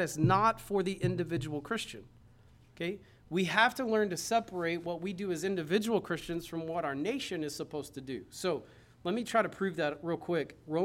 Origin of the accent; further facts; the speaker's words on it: United States; I don't know, but I'm thankful that I'm American.